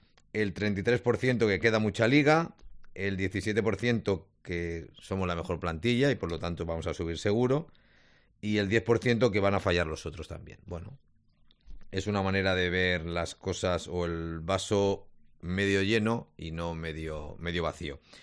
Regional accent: Cartagena, Region of Murcia, Spain; yo soy de Cartagena. Bueno, no nací en Cartagena, pero mi familia es de aquella zona, Cartagena, Puerto Mazarrón.

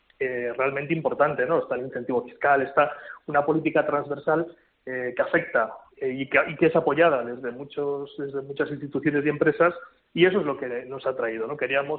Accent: Galicia, Spain; also born or lived in Barcelona; hemos estado varios años trabajando en Galicia, ¿no? Parte del equipo pues somos de origen gallego, y ahora pues estamos en Navarra

